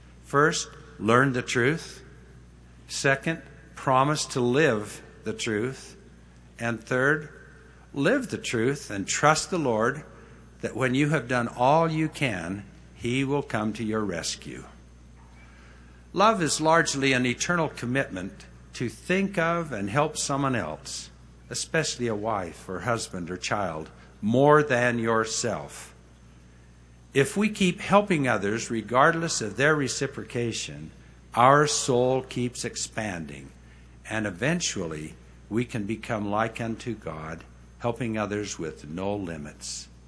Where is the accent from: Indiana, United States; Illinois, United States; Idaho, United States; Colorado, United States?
Idaho, United States; Since Jean was from California and I was from Idaho, how grateful do you think we are for BYU?